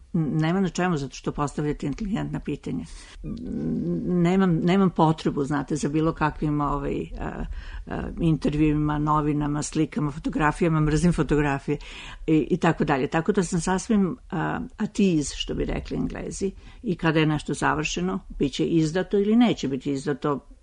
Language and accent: Serbian; Belgrade, Serbia; born there; Moja prva rečenica je uvek rođena sam u Beogradu.